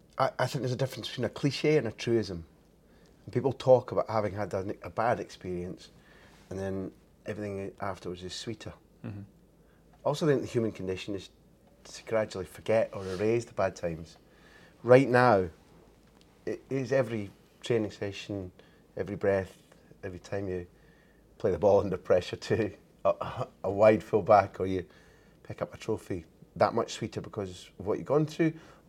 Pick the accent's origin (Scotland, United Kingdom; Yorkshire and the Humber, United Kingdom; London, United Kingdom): Scotland, United Kingdom; I think I saw it as a Scot